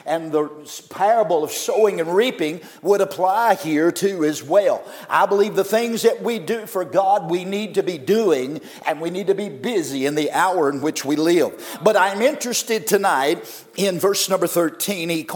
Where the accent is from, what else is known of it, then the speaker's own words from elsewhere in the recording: North Carolina, United States; I'm from Wilkes County, North Carolina.